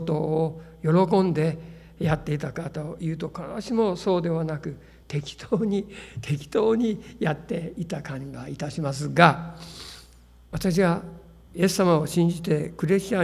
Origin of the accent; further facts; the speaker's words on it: Matsue, Shimane, Japan; 私は松江市の出身なんですけれども、